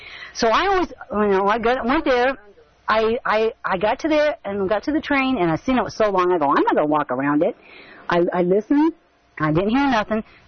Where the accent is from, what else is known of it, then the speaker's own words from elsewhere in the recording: Roswell, New Mexico, United States; born there; I was born in Roswell, New Mexico, back in the 59